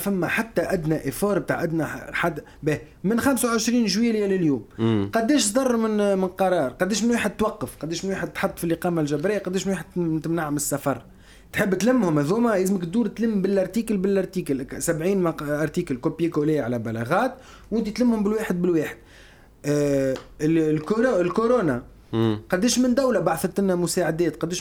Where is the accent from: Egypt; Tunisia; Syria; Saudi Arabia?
Tunisia; 90% من البرامج عندنا في تونس تولك شو،